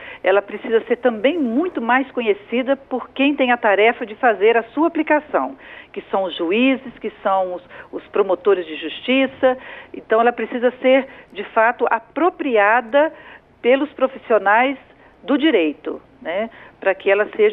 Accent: Espírito Santo, Brazil; sou do PT, do Estado do Espírito Santo

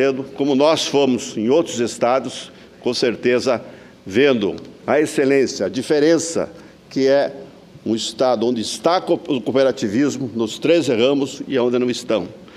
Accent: Santa Catarina, Brazil; eu venho lá de Santa Catarina, tenho orgulho do cooperativismo brasileiro e catarinense

